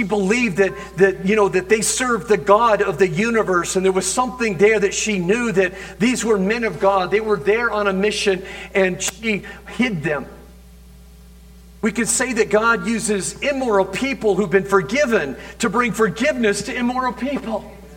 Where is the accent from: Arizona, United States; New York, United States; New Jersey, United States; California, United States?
Arizona, United States; Williamson Valley; Growing up in Williamson Valley